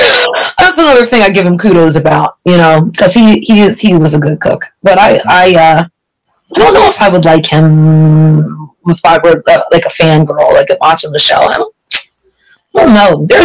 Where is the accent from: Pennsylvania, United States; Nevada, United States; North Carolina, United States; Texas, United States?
Pennsylvania, United States; Philadelphia; and I'm from Philly, I know everything